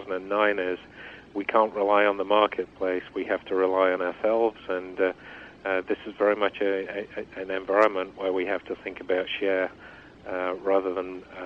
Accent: England, United Kingdom; now in United States; Well, I was originally from England. I moved here 21 years ago

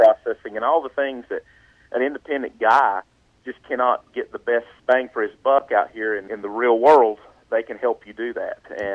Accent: the South, United States; accent: southern; My southern accent, I'm a mountain guy

